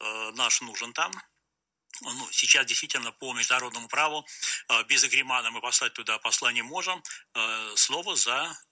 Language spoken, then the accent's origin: Russian; Saint Petersburg, Russia; в том числе в моем родном городе Санкт-Петербурге